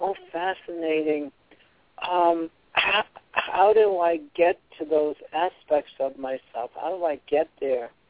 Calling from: Louisiana, United States; Calling from Louisiana.

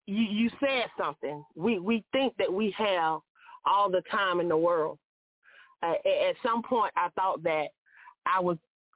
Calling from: Mississippi, United States; I'm calling from Myrtle Beach. Well, actually, I'm calling from Mississippi tonight.

